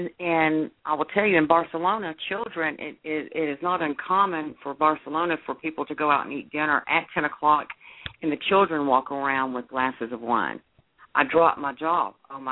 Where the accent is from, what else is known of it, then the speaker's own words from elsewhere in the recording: the South, United States; So I'm from the South. I'm pulling for Mama Peeps from the South.